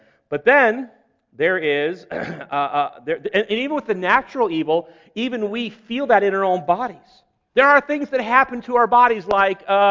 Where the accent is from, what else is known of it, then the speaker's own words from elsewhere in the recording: Illinois, United States; I grew up in the Midwest, grew up outside of Chicago, and they would put salt on the roads